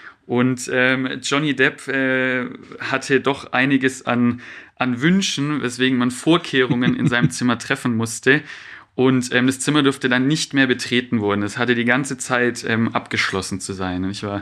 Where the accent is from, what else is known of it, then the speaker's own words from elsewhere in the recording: Stuttgart, Baden-Württemberg, Germany; Ich komme auch selber aus Stuttgart, 1990 da geboren, also jetzt 33 Jahre alt.